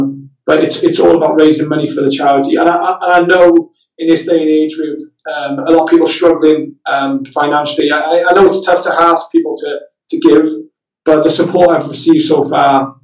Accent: Cardiff, Wales, United Kingdom; Again, Cardiff being my hometown, it was very special for me to start there, being surrounded by my family, and then to finish there as well.

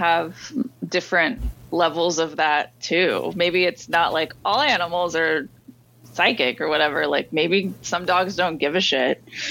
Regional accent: California, United States; Again, I'm from California.

